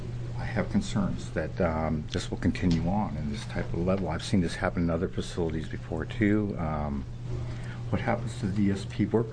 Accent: Oregon, United States; from Multnomah County, Somerville.

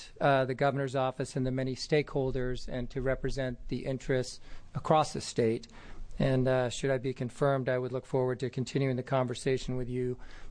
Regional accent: Bend, Oregon, United States; Well, I grew up predominantly in Bend, so spent a lot of time traveling the eastern part of the state, so that's part of my fabric.

